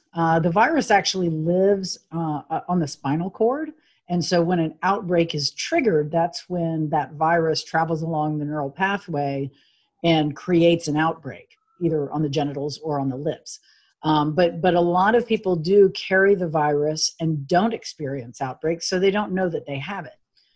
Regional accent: Texas, United States; I am from Texas.

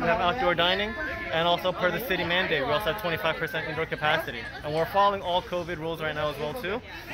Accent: Brooklyn, New York, United States; Me personally, I'm from Brooklyn.

